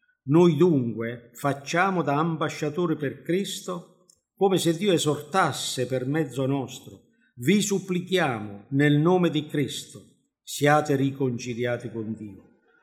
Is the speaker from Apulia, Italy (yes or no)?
yes; Apulia, Italy; now in Torre Pellice, Italy; Devo darvi dei saluti non dalla Puglia, ma da Torre Pelice, dal Piemonte, da pugliese a piemontese. È andata così, ma va bene, va bene. Questa valle, la Val Pellice, siamo stati accolti nella Val Pellice. Ci troviamo bene